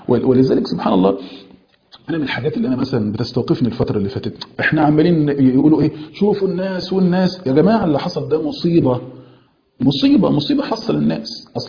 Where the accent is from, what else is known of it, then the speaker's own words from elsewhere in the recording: Egypt; زي ما بيقولوا عندنا في مصر